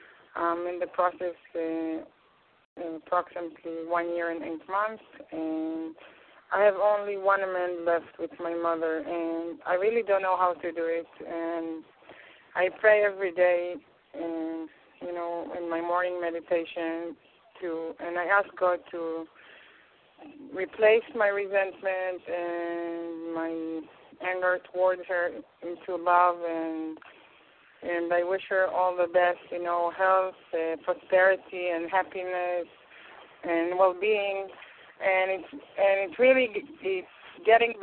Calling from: Israel; I'm speaking from Israel.

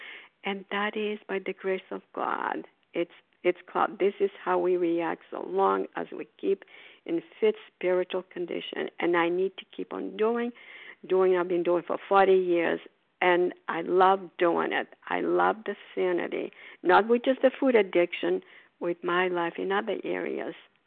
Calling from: Port Charlotte, Florida, United States

